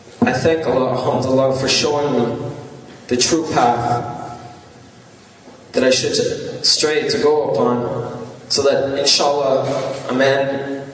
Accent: Canada; My mother is Christian. My father is Muslim. I grew up here in Canada. My background is Kuwaiti.

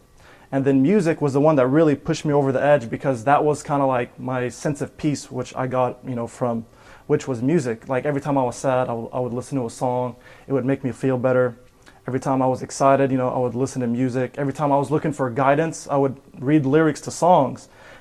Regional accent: Gaza, Gaza Strip, Palestine; I was raised in an Islamic family. We're from Palestine, Gaza.

